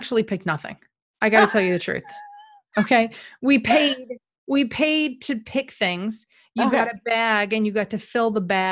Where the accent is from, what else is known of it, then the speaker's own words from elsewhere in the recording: New York, United States; I mean, as a New Yorker, right.